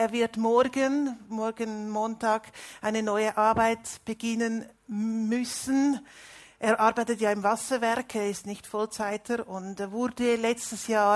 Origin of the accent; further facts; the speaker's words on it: Zurich, Switzerland; moved away as an adult; now in Italy; Ursprünglich komme ich aus dem Zürcher Oberland, bin in Zürich geboren und dann im Zürichgebiet aufgewachsen. Seit 1994 wohne ich in Italien